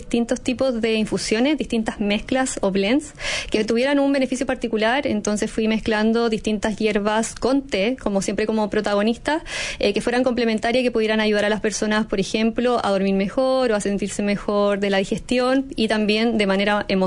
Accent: Viña del Mar, Valparaíso, Chile; yo soy de Viña del Mar

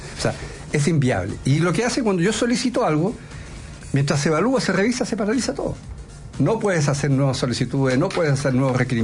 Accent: Chiloé, Los Lagos, Chile; born there; Yo nací en Chiloé y por lo tanto conozco la historia perfecta de lo que es el antes y el después de la industria salmonera.

